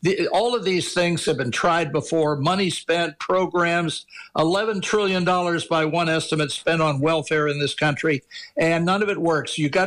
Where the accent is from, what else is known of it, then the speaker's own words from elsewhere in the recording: Washington, District of Columbia, United States; born there; I say we because I was born in Washington, D.C. I'm here at the moment, and I've spent most of my professional life here.